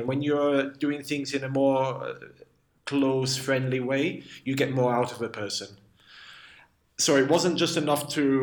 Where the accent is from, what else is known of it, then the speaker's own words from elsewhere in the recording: England, United Kingdom; moved away as an adult; now in Barcelona, Spain; I'm English. Even if I lived here now 9 years, I don't feel Spanish at all. You know, it's I'm English.